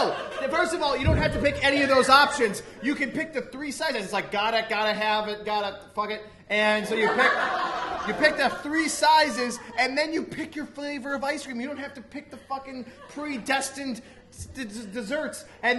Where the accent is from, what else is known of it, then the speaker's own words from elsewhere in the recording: England, United Kingdom; We're English